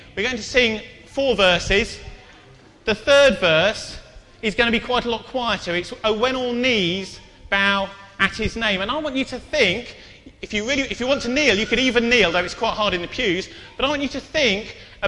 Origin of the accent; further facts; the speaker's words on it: Southampton, South East England, United Kingdom; I grew up in Southampton